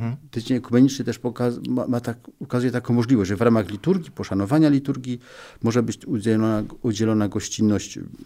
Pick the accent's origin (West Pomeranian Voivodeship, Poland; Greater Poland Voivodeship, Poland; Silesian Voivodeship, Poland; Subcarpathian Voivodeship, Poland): Silesian Voivodeship, Poland; Rybnik; Ja pochodzę z Górnego Śląska, urodzony w Rybniku jestem, gdzie są rodziny ewangelickie.